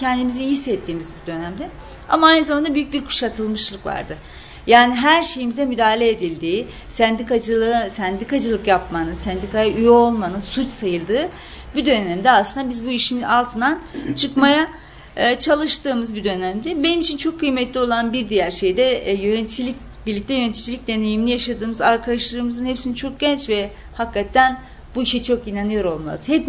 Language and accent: Turkish; Bingöl, Turkey; also born or lived in Siirt; now in Ankara, Turkey; şu anda da Ankara'da yaşamaya devam ediyorum. Bekar, evet. Bingöllüyüm ben.